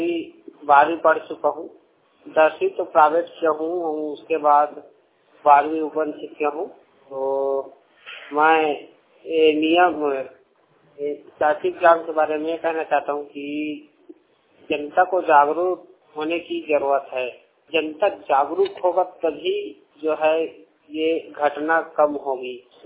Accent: Chhattisgarh, India; मैं छत्तीसगढ़ का रहने वाला हूँ

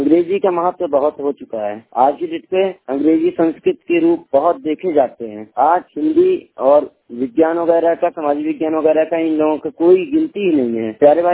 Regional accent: Sidhi, Madhya Pradesh, India; मैं ग्राम पेपगरा पोस्ट मोरा जिला सीधी मध्य प्रदेश का रहने वाला हूँ।

